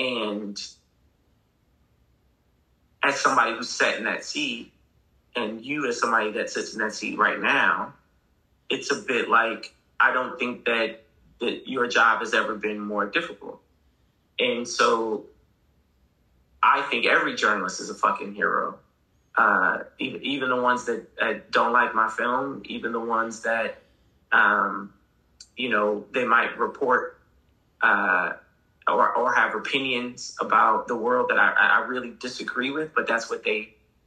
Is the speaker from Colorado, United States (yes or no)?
no; Boston, Massachusetts, United States; She's also from Massachusetts. I was from Boston.